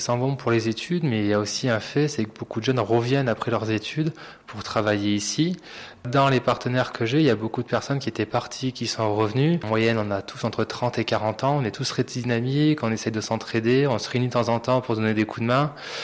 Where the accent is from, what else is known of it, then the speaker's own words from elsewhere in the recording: Gap, Provence-Alpes-Côte d'Azur, France; Oui, je suis né à Gap, donc ça fait maintenant 29 ans que j'habite ici.